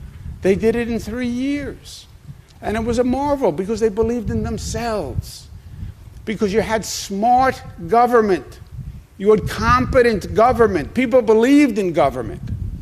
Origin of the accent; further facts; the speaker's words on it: New York, United States; I'm not just saying that as a New Yorker.